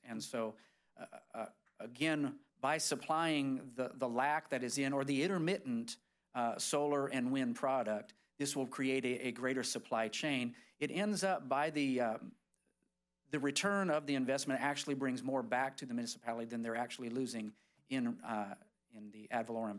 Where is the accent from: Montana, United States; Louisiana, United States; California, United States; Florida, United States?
California, United States; born there; I was born in Southern California. We know the rolling brownouts that occur there